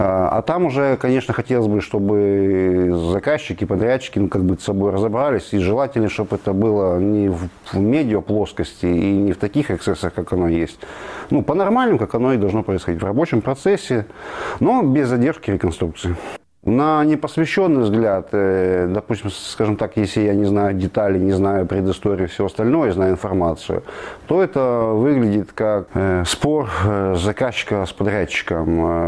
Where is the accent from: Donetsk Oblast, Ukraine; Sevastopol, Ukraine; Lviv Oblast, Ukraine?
Sevastopol, Ukraine; Мне, как коренного севастопольца, я прекрасно помню все